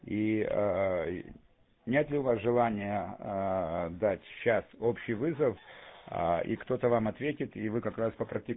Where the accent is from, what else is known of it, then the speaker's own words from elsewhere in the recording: Chernihiv, Chernihiv Oblast, Ukraine; now in Crimea; я сам из Чернигова, но так живу в Крыму давно уже.